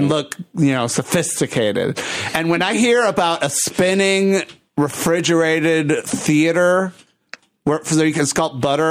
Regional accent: Puerto Rico; I'm from Puerto Rico, and growing up in the 80s.

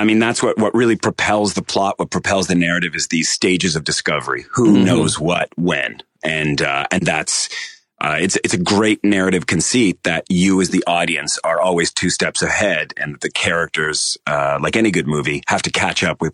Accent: Toronto, Ontario, Canada; So I'm originally from Toronto

